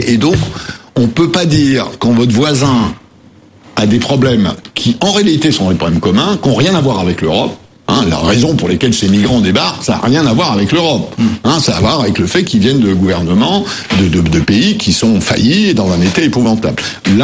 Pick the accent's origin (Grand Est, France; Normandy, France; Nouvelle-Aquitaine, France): Normandy, France; chez moi, en Normandie, des noms de Polonais ou de Flamands, il y en a partout.